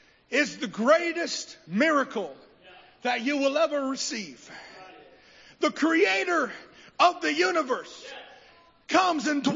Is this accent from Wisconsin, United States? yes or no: yes; Wisconsin, United States; accent: Wisconsin; I grew up in Wisconsin. Did you guys just hear that? Wisconsin. That's my accent coming out there.